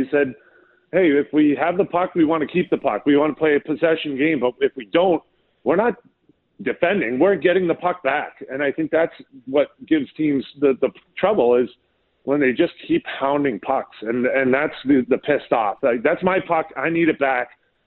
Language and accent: English; Boston, Massachusetts, United States; Well, don't forget, I grew up in Boston, and that's where I got my dunks.